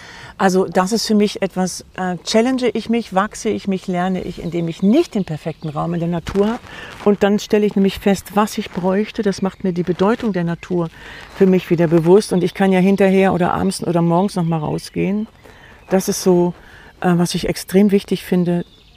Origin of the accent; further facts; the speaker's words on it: Northern Germany, Germany; für mich als Norddeutsche